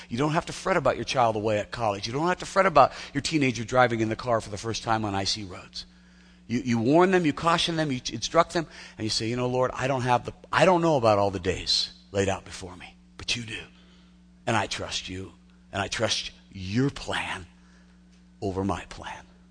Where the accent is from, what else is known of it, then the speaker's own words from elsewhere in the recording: California, United States; I was raised in Southern California, man. They call it June gloom down there, you know.